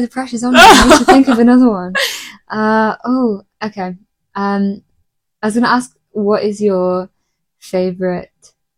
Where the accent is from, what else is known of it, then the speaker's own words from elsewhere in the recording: North West England, United Kingdom; I am from Cheshire in North England.